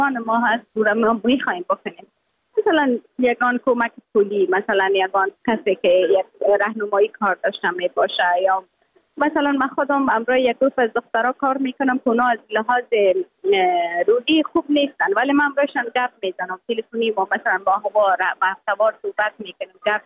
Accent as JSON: {"language": "Persian", "country": "Afghanistan", "said": "وقتی وطن خودم میبینیم در او حالت"}